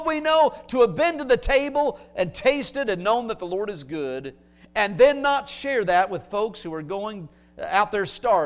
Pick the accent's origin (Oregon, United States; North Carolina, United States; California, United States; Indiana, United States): Indiana, United States; I'll just throw that out there while we're here, since I'm from Indiana.